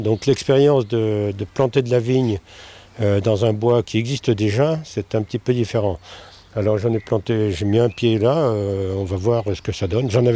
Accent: Bourgogne-Franche-Comté, France; Moi, mes parents, quand j'étais jeune en Bourgogne, ils utilisaient que du jonc.

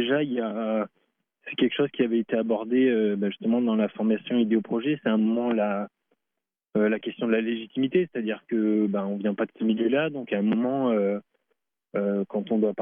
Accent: Sète, Occitanie, France; Moi, je suis originaire du Sud-Est de Sète, à côté de Montpellier.

